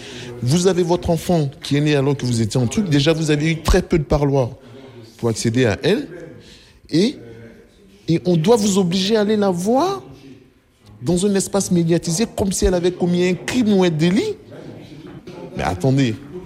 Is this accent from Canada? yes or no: no; Côte d’Ivoire; moved away as an adult; now in France; C'est moi, je suis ivoirien.